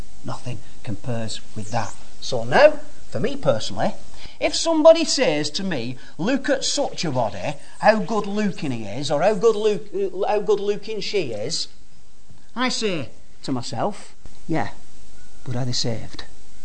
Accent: England, United Kingdom; I'm an Englishman. Through and through, I guess, if I'm being honest. British citizen, that's what it says on my passport.

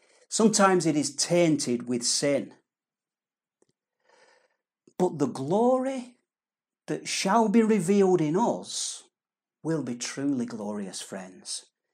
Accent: United Kingdom; the truth is, you know, I'm a British man, you know

